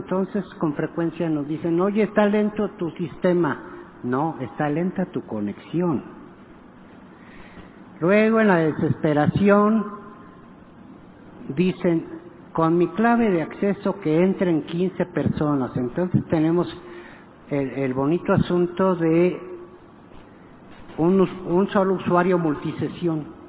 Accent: Mexico; Somos mexicanos, lamentablemente, entonces esto lo dejamos al cuarto para las 12.

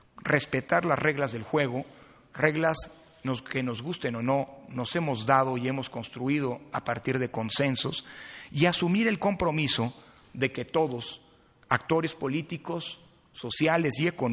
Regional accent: Mexico; como mexicano, lo digo desde el punto de vista de sus contenidos.

